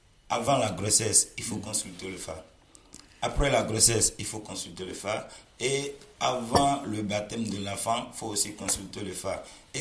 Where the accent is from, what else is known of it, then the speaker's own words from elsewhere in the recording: Benin; Chez nous, au Bénin, quand tu viens...